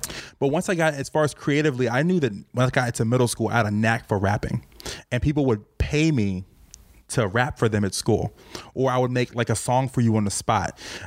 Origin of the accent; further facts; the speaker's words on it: Virginia, United States; I have no control that I was raised in Virginia. I had no control of where I went to high school.